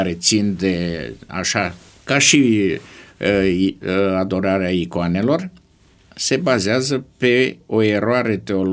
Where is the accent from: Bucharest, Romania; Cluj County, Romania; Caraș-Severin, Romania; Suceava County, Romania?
Suceava County, Romania; Suceava; Eu sunt sucevean.